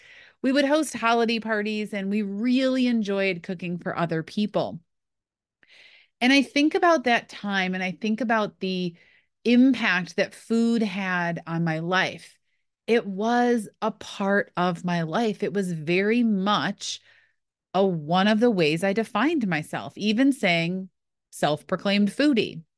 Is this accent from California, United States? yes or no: no; New York, United States; Growing up in Western New York, buffalo wings and blue cheese were a thing for me.